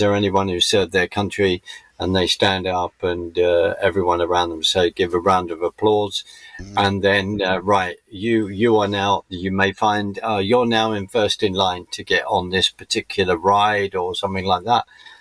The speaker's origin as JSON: {"language": "English", "country": "United Kingdom", "said": "I'm British"}